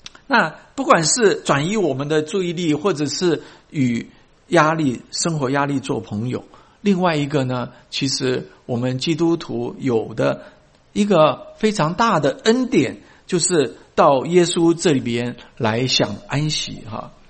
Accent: Taiwan; now in United States; 我是台湾来的

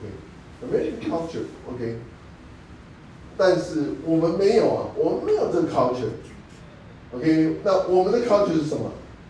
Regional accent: China; now in Fremont, United States; 我觉得对于我们中国人，就是第一代的话，其实更加的困难。

